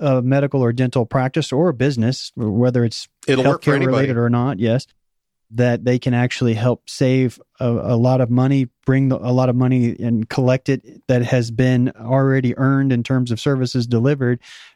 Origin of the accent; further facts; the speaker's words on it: Missouri, United States; also born or lived in Oklahoma; So I was born in Oklahoma and I grew up my high school years in Missouri. So it's the show me state.